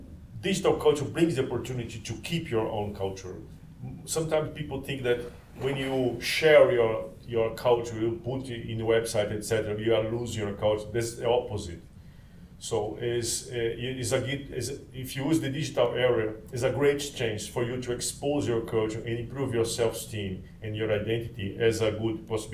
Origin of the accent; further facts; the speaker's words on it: Brazil; I'm from Brazil.